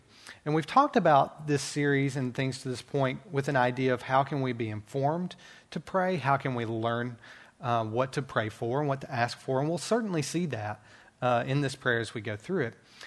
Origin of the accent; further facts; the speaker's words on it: Birmingham, Alabama, United States; moved away as an adult; I came from Birmingham, Alabama. My wife and I moved here this summer, have some fans of Birmingham, it's a good thing.